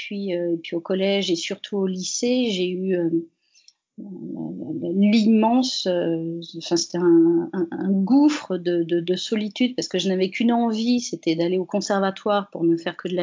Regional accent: Paris, Île-de-France, France; now in Ardèche, France; on vit en Ardèche, dans une grande maison. Moi je suis parisienne au départ, mon mari est stéphanois.

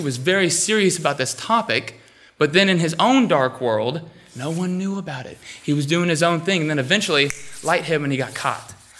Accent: United States; bear with me because I'm just an American boy, so I don't know how to speak Greek very fluently

